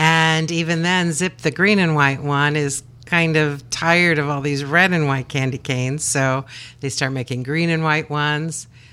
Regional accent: Michigan City, Indiana, United States; yeah, I grew up in Michigan City

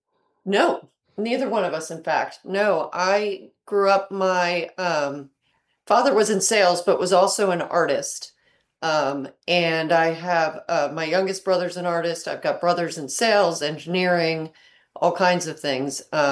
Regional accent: Akron, Ohio, United States; moved away as an adult; also born or lived in New Jersey; I grew up in Akron, Ohio, was born in New Jersey, but grew up in Akron, Ohio, and went to Duke University for undergrad, moved to Washington, D.C. after that.

